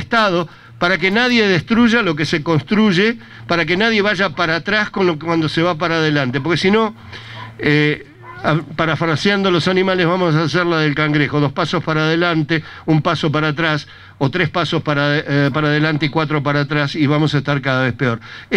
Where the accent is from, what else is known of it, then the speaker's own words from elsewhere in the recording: Argentina; el 80% de los argentinos tenemos un animal de compañía